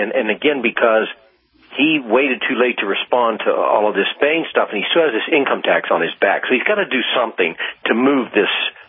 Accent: Ohio, United States; my home state of Ohio

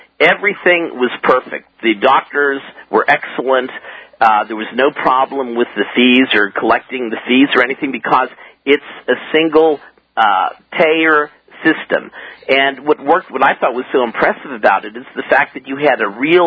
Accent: United States; being an American, I had to purchase a very inexpensive Quebec Blue Cross Blue Shield policy that's equal to what the Canadians have.

